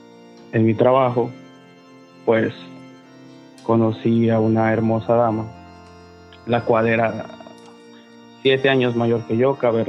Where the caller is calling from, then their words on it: Brooklyn, New York, United States; Desde nada más y nada menos que desde Brooklyn, New York.